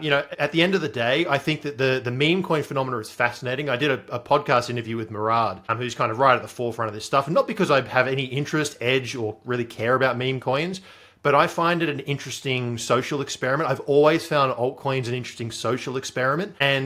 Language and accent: English; Australia; as an Australian, I kind of watch the US political arena from afar.